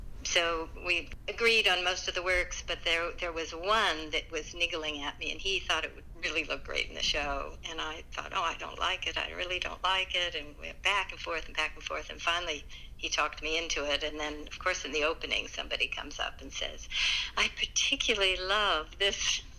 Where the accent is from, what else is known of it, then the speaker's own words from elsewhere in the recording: California, United States; And also, I grew up in California, and I used to, as a kid, catch these blue-bellied lizards.